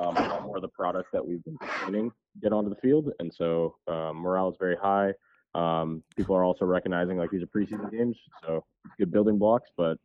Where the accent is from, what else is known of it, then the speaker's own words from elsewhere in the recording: California, United States; I'm originally from California, and a lot of the times you get the same thing.